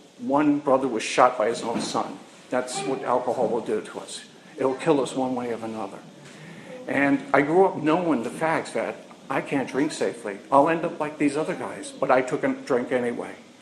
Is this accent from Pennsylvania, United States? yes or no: no; California, United States; also born or lived in Staten Island, New York; Imagine growing up in the Sierras in California, and you hated it there. Out on the California coast, you hated it there. Staten Island, I won't even get into that. I grew up there too